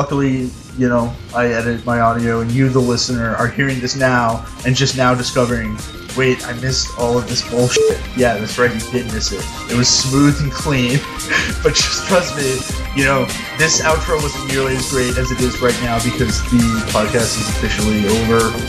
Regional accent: Dallas, Texas, United States; I'm from Dallas.

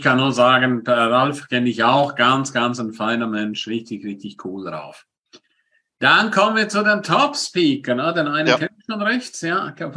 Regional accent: Switzerland; now in Germany; wir sind beide Schweizer, wir sind beide aus der Schweiz geflüchtet, wir sind beide so Immigranten geflüchtet, in Deutschland.

